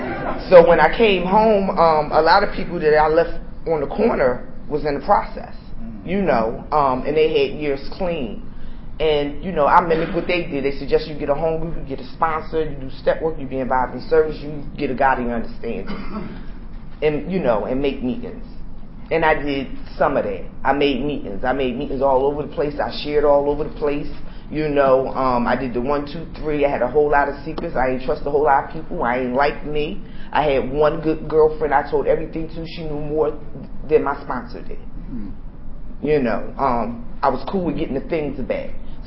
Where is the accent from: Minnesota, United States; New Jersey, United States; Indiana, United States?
New Jersey, United States; Atlantic City; I'm from Atlantic City, New Jersey.